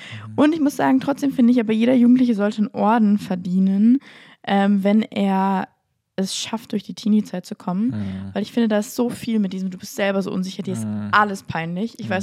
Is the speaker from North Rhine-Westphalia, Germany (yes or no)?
no; Munich, Bavaria, Germany; Das war voll das Naturerlebnis für mich als Münchner Stadtkind.